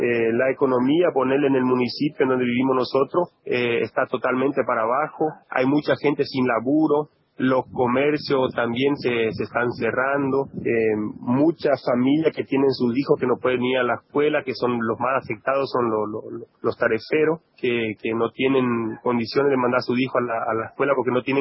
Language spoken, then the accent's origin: Spanish; Comandante Andresito, Misiones, Argentina; Yo soy de Misiones, de Comandante Andresito, que queda en la zona norte de la provincia de Misiones.